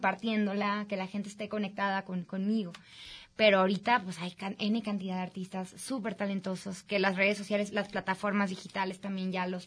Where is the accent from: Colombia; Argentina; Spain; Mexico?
Mexico; Mexicali, Baja California; born there; Tengo muchas influencias de música internacional por lo mismo que nací en Mexicali.